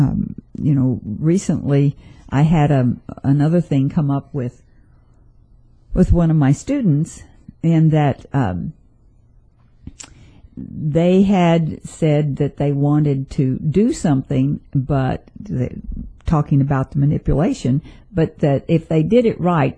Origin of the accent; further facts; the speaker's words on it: Missouri, United States; There was a lady at home my hometown, a little country town in Missouri.